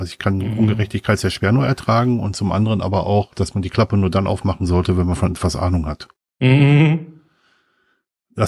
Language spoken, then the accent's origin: German; North Rhine-Westphalia, Germany; ich bin im Ruhrgebiet groß geworden, das heißt, ich bin in einem sehr diversen Umfeld groß geworden